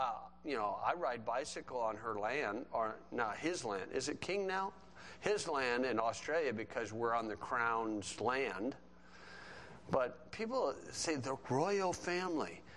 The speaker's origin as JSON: {"language": "English", "town": "Hebron", "region": "Indiana", "country": "United States", "said": "I'm from Hebron, Indiana."}